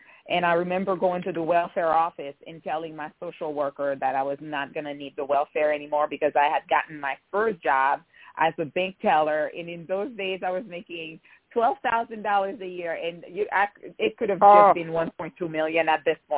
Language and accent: English; Haiti; English is a second language; So I grew up in Haiti. I went to an all-girl Catholic school. I come from a middle-class family.